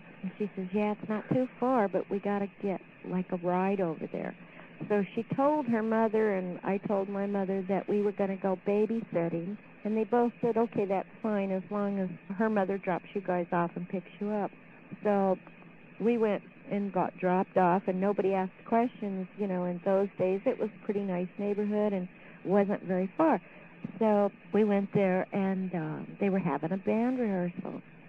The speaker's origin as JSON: {"language": "English", "town": "National City", "region": "California", "country": "United States", "tie": "born or raised there", "also_born_or_lived": "Klamath Falls, Oregon / Anchorage, Alaska", "said": "I was born in Klamath Falls, Oregon, and we moved to Anchorage, Alaska when I was around a year old. We stayed in Anchorage, Alaska till I was around 11 or 11 and a half and moved to National City just a little teeny bit south of San Diego."}